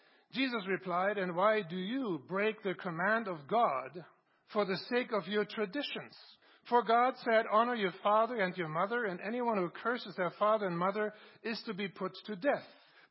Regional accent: Germany; also born or lived in United States; now in Canada; We had the privilege of living in three countries. I grew up in Germany, we lived in the States, we lived in Canada.

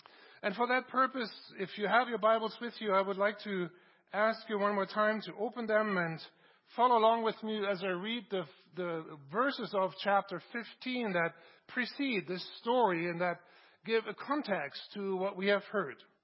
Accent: Germany; also born or lived in United States; now in Canada; We had the privilege of living in three countries. I grew up in Germany, we lived in the States, we lived in Canada.

